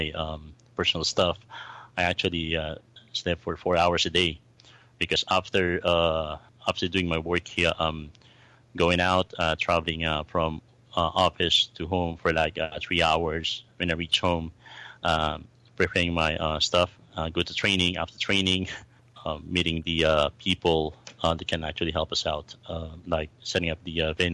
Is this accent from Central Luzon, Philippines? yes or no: no; Caloocan, Metro Manila, Philippines; I actually born and raised in Trinity City in Caloocan. It's next to Manila.